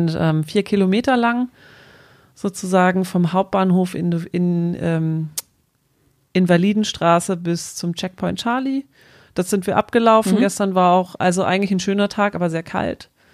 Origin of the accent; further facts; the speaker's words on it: West Germany, Germany; Ich war halt Westdeutsche